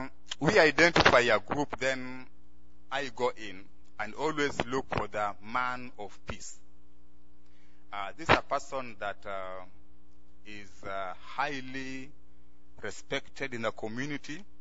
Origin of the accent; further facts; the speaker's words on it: Kenya; In Kenya, I have a different person, although I'm Kenyan.